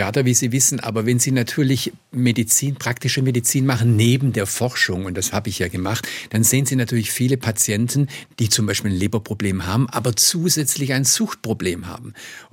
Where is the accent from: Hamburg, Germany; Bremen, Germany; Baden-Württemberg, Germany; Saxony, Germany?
Baden-Württemberg, Germany; Stuttgart; ich bin ja Stuttgarter